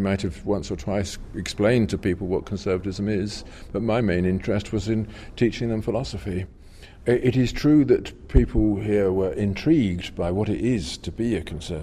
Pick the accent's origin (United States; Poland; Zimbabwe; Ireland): Poland; I came from Poland, and in 1979, Poland was kind of fermenting because of the election of the Pope of the Karol Wojtyła to the throne of St. Peter.